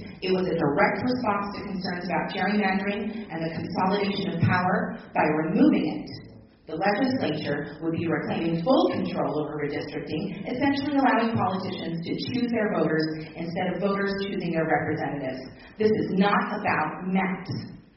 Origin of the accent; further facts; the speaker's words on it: Clinton, United States; I'm from Clinton.